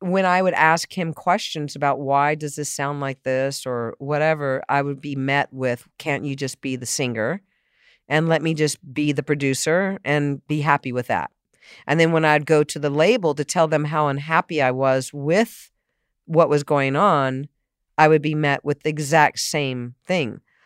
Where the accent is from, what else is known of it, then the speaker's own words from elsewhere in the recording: San Diego, California, United States; also born or lived in Boston; I grew up in San Diego. I was born in Boston, but I was only 1 year.